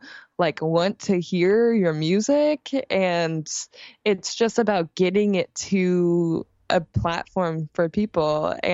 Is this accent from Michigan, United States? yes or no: no; Lincoln, Nebraska, United States; moved away as an adult; now in New York City, United States; I'm actually from Lincoln, Nebraska, which, as I tell people that in New York, they have simply no idea where that is.